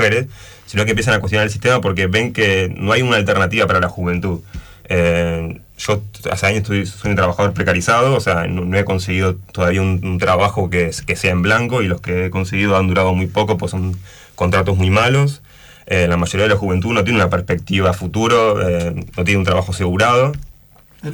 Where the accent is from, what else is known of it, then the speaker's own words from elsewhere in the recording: Concepción del Uruguay, Entre Ríos, Argentina; Soy de Concepción del Uruguay, sí. Nací ahí. Estuve estudiando ahí en la secundaria. También estuve estudiando en la UNER, uh-huh, allá de Concepción del Uruguay. Después me mudé a La Plata a estudiar filosofía.